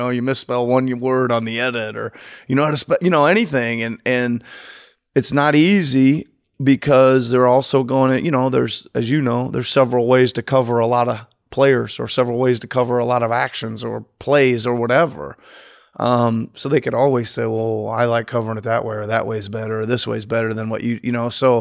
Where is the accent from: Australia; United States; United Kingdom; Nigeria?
United States; Iowa; I got offered a head coaching job in college, in my home state at Grandview University, a little NAIA school.